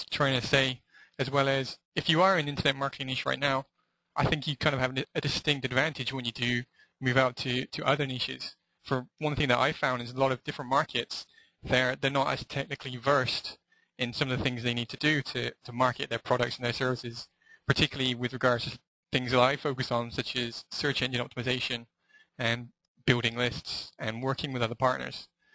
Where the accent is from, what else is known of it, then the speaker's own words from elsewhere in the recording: United Kingdom; I'm British and proud of it, despite the crazy accent I have.